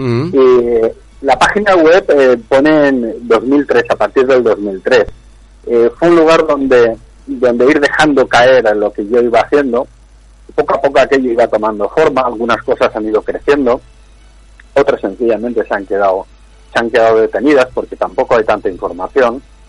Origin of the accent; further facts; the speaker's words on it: Anna, Valencian Community, Spain; Yo soy de Anna, pero mi barrio grande es la Canal.